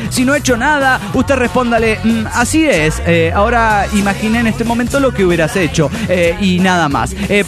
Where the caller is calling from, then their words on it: San Salvador, El Salvador; de San Salvador, El Salvador.